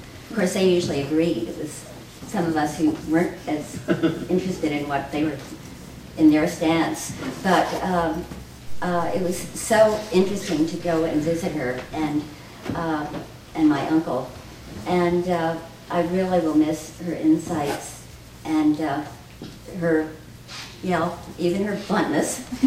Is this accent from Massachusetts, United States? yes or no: yes; Wellesley, Massachusetts, United States; I come from Wellesley